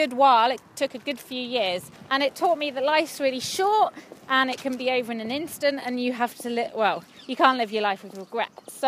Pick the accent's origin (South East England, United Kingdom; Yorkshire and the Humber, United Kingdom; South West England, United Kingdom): South East England, United Kingdom; Eastbourne; born there; also born or lived in Spain / Japan; now in Perth, United Kingdom; I was born in Eastbourne. And then because of my dad's job, which is was a solar physicist, we lived all over. We lived in Spain, we lived in Japan. But now home for me is Perth in Scotland, or just north, in the mountains.